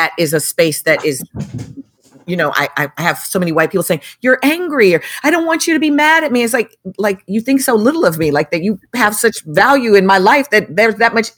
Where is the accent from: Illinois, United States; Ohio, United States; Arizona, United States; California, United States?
Illinois, United States; Chicago; Because I grew up in Chicago. I grew up in a Black family. I'm a civil rights baby, you know?